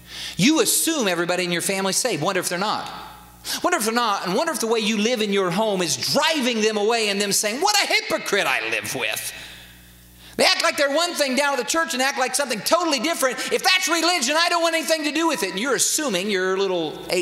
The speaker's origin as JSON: {"language": "English", "region": "Indiana", "country": "United States", "tie": "born or raised there", "said": "I'm from Indiana. One of my heroes of the faith is Bobby Knight. He talked about God more than anybody I know. But I grew up in Indiana."}